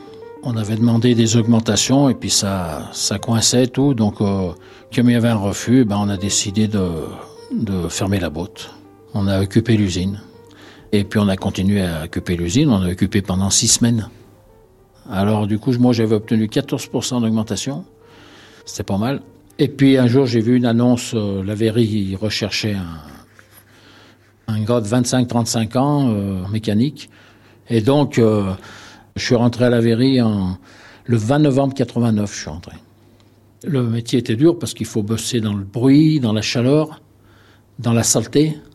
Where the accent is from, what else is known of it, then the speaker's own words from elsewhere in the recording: Givors, Auvergne-Rhône-Alpes, France; born there; je suis retraité, j'ai 66 ans, je suis né à Givors, c'est à peu près à mi-chemin entre Lyon et Saint-Étienne. À Givors, il y avait beaucoup d'entreprises, il y avait beaucoup de travail, c'était vraiment industriel.